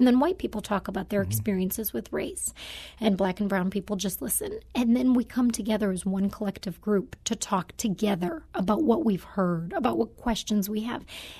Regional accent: Chicago, Illinois, United States; I'm from Chicago originally, and actually moved to St. Louis from Los Angeles.

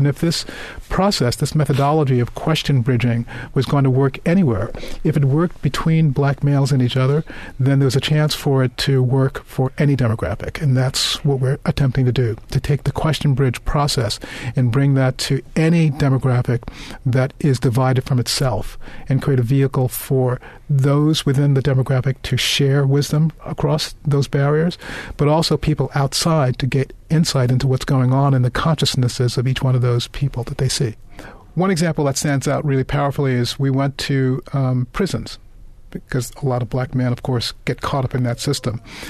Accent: Brooklyn, New York, United States; when I was 15 years old growing up in Bed-Stuy in Brooklyn in the 50s, when I saw the black community divide radically.

